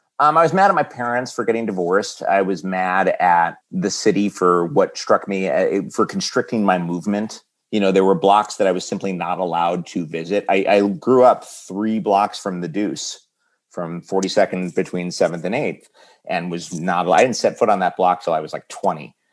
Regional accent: New York City, New York, United States; also born or lived in Queens; I was born in Queens, but I grew up in Manhattan from the age of three, yeah. So it's New York City in the 70s and 80s.

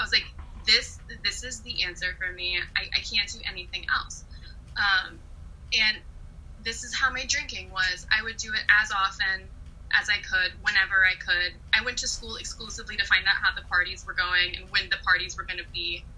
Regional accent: Kansas, United States; And, I'll start off by saying I grew up in Kansas. That's where I was born.

